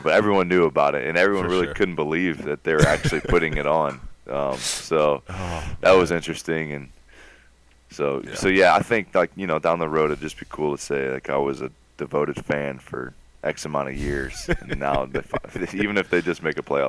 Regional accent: Ohio, United States; You know, we're from Ohio.

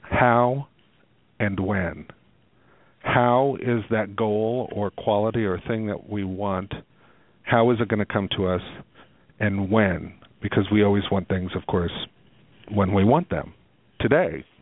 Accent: Midwest, United States; I'm from the Midwest. We're bottom line people.

